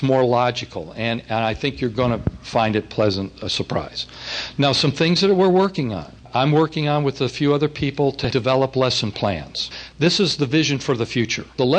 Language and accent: English; California, United States; Okay, great. I'm from California too.